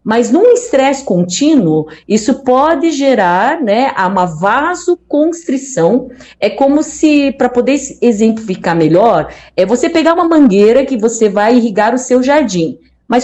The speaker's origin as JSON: {"language": "Portuguese", "country": "Taiwan", "second_language": "Portuguese", "said": "Na verdade, eu sou chinesa de Taiwan"}